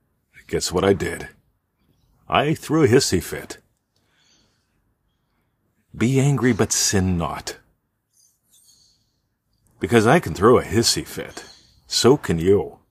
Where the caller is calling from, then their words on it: Melbourne, Victoria, Australia; I'm attending from Melbourne. Actually, Eltham. It's a little suburb of Melbourne.